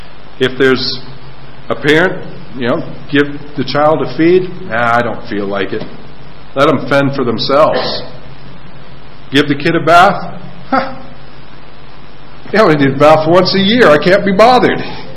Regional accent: Grand Rapids, Michigan, United States; when I was a boy growing up in Grand Rapids, Michigan, in the U.S., a city that's known as the city of churches

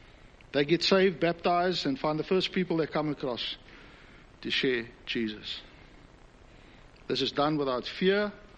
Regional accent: South Africa; accent: South African; now in Australia; I came here to Australia because I love Australia. I came from South Africa, as you can pick up on the dodgy accent.

